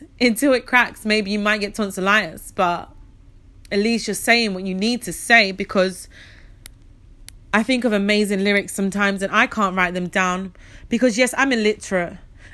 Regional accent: England, United Kingdom; born there; English, I'm British. England is the country I was born

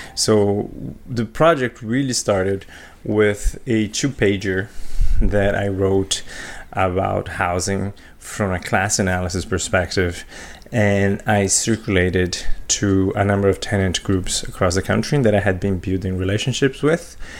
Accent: Brazil; now in Canada; So I grew up in Brazil in the 1980s, 1990s. So it was a pretty chaotic political, social and economic context. Eventually I came to Canada

